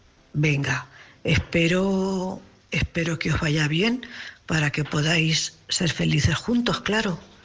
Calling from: Cuenca, Castilla-La Mancha, Spain; corresponsal de Cuenca.

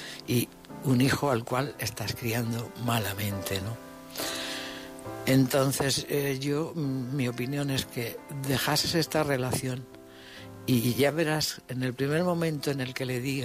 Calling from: Almería, Andalusia, Spain; de Almería.

